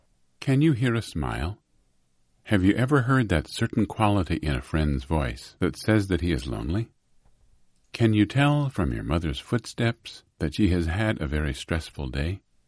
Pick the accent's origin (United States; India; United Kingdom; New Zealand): United States; Possum Hollow, Virginia; I grew up in Possum Hollow, Virginia, population 24. It's now 23. Actually, it's now a ghost town because nobody lives there.